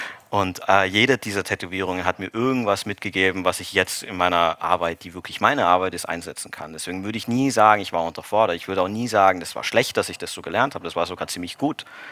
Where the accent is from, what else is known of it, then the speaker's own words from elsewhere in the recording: Austria; ich komme aus Österreich eigentlich